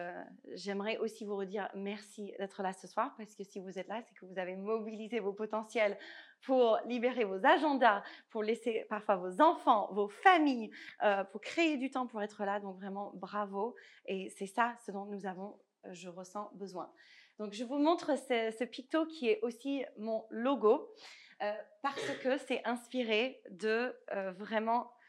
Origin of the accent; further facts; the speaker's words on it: Omaha, Nebraska, United States; French is a second language; J'ai grandi donc, dans le Omaha, Nebraska, qui, si vous fermez les yeux et vous pointez sur une carte des États-Unis